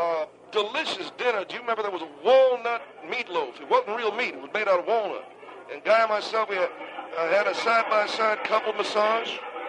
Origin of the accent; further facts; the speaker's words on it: West Virginia, United States; accent: West Virginia; Well, it's my West Virginia accent, I guess.